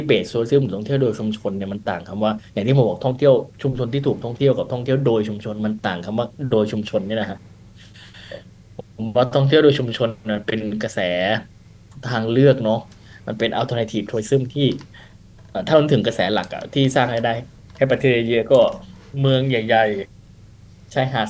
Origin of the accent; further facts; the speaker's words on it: Roi Et, Thailand; เราเป็นเด็กที่เติบและโตในชุมชนนะผมเป็นคนร้อยเอ็ด